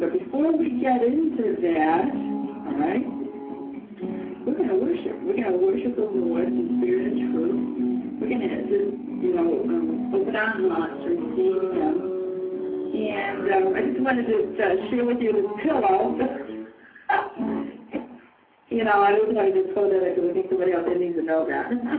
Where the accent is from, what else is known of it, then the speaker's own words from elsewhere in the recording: Boston, Massachusetts, United States; And also, I just want to let you guys know, we're from the Boston area